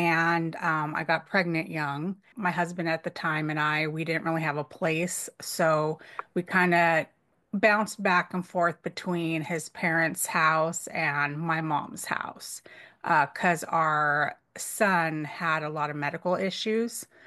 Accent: San Diego, California, United States; I grew up in San Diego, California. So, like, where, you know, there's no palm trees there. There's oak trees and mountains and hills. And, yeah, that's where I grew up.

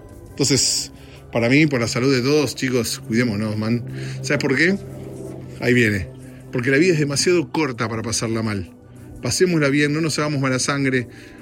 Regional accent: Argentina; now in United States; tanto en mi país, en Argentina, acá con los demócratas y los republicanos

